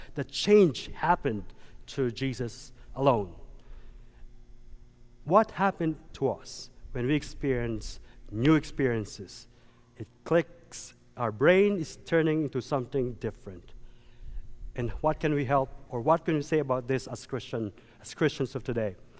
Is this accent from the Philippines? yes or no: yes; Philippines; now in United States; The problem is, I'm Filipino, short, dark, and handsome.